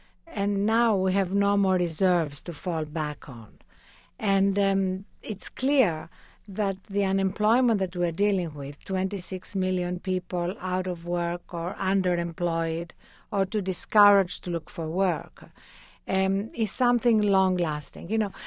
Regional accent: Athens, Attica, Greece; English is a second language; moved away as an adult; now in United States; growing up in Athens and knowing a lot of people who were coming to America in pursuit of a better life.

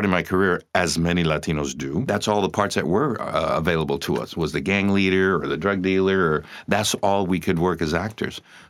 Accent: Miami, Florida, United States; now in New York City, United States; I was born in New York City. I was here till I was like 8 years old, and I moved to Miami and kind of raised in Miami, Florida. I'm Cuban descent.

